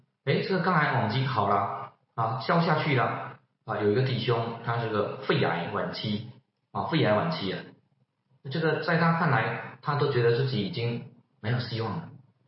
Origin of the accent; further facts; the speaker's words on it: China; 我们是中国人哈，所以我们要顺从啊中国的法律啊